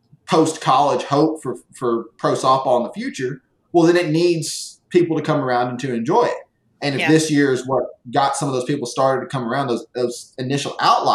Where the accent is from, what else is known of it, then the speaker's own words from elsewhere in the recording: the South, United States; And it's just Facts Ma'am because I'm a Southerner.